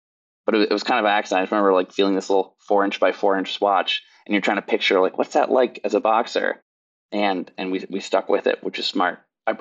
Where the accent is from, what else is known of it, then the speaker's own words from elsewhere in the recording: Kansas City, United States; And I grew up in Kansas City.